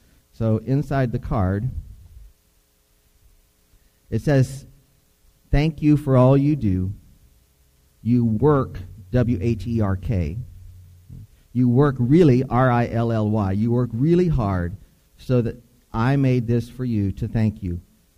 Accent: Deep South, United States; I grew up in the Deep South, and we would often, I don't know about often, but we would have times where we would call them testimony services

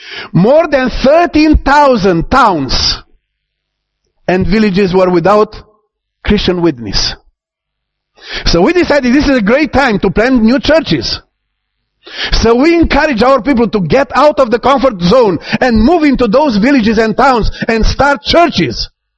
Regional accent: Romania; And I'm from Romania, and the Romanian can shout.

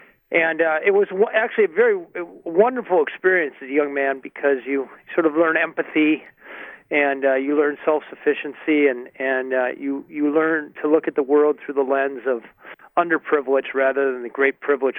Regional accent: Minnesota, United States; Well, I'm from Minnesota. You know, it's a land of bad hair and sensible shoes and small egos.

